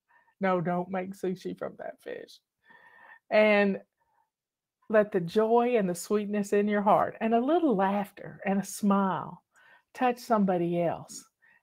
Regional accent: Tennessee, United States; Patty and I grew up on Real Foot Lake, and somebody posted a picture of 35 eagles the other day.

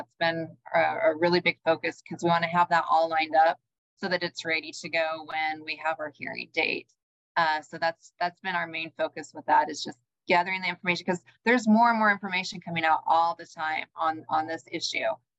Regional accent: Idaho, United States; because I'm not from Iowa, I'm from Idaho.

